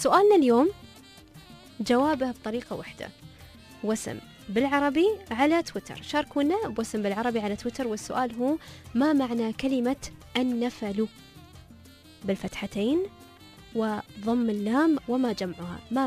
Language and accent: Arabic; United Arab Emirates; accent: Emirati; إذا أنا رمست مثلا باللهجة الإماراتية